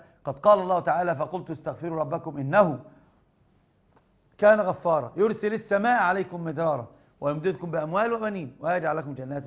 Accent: Egypt; عندنا بمصر

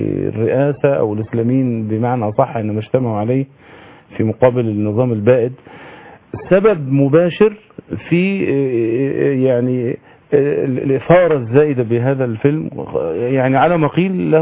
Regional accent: Egypt; لنا كمصريين محبين للنبي صلى الله عليه وسلم

